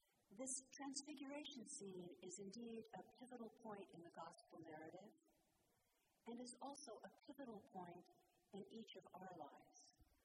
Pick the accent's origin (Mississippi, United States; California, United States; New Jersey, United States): California, United States; San Diego; As a little girl growing up in San Diego, I managed one day to capture a caterpillar.